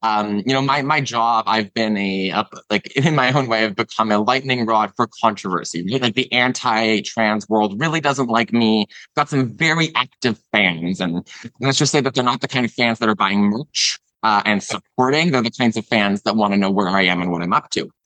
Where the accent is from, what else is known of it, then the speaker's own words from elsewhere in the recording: Gagetown, New Brunswick, Canada; also born or lived in Fredericton; I grew up in small towns. I was born in New Brunswick, in Fredericton, but grew up in Gage Town, traveled to province playing, you know, boys hockey at the time.